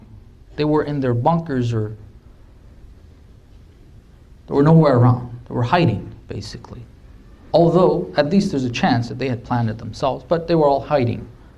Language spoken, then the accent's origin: English; Iran; This is not being said because of any type of bias, or because I'm coming from Iran, or because, God forbid, I have any type of affiliation with any institution there